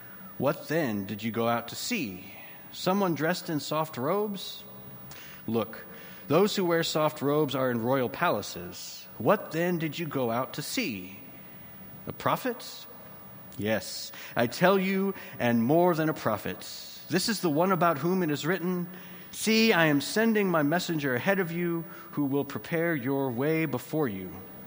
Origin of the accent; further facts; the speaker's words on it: Texas, United States; now in Chicago, United States; Now, I grew up in Texas, pretty close to the coast, and so we didn't really have seasons other than hot and kind of cold